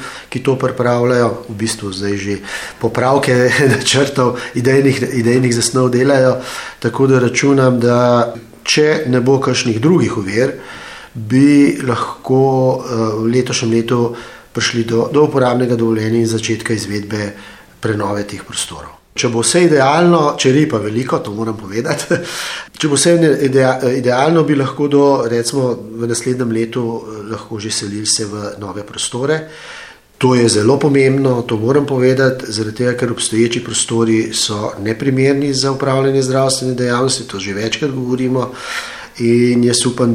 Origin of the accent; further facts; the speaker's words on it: Vrhnika, Central Slovenia, Slovenia; Moram povedati, da jaz pač prihajam iz Vrhnike